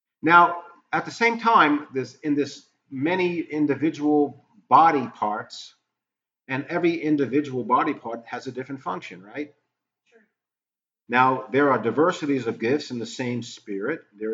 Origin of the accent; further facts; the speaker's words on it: New York, United States; now in Franklin, United States; I've sort of become a little bit of each because I am from New York and I do miss New York once in a while when I think about it. But I still live in Franklin